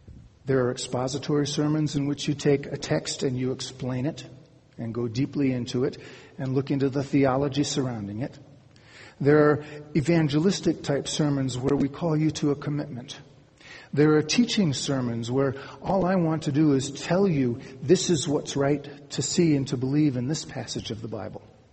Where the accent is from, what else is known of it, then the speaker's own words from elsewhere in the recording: Cleveland, Ohio, United States; I grew up in Cleveland, Ohio. Not a lot of shepherds and sheep in Cleveland, Ohio.